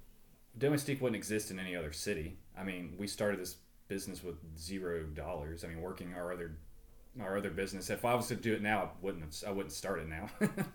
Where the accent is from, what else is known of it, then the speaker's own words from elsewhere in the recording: Birmingham, Alabama, United States; we're from Birmingham. So we have a great affinity for this city, coming down here since we were little kids